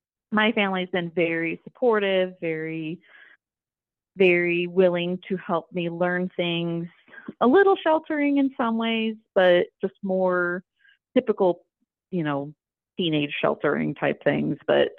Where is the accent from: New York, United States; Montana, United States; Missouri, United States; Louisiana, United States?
Missouri, United States; St. Charles; Yes, I'm actually born and raised in St. Charles. My family is all pretty much in that area.